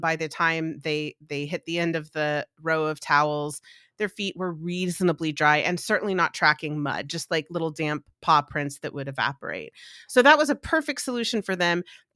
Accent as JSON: {"language": "English", "town": "Austin", "region": "Texas", "country": "United States", "said": "So I had a client in Central Texas, where I'm from Austin."}